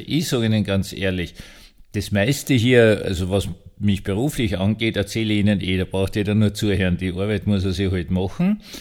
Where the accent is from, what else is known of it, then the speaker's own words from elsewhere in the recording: Vienna, Austria; Ja, ich bin Wiener, ich trinke starken Kaffee.